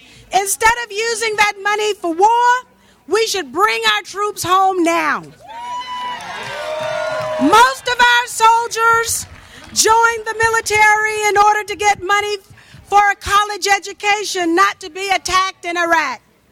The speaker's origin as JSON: {"language": "English", "region": "Georgia", "country": "United States", "tie": "born or raised there", "said": "1 month ago, George Bush visited Fort Stewart in my home state of Georgia"}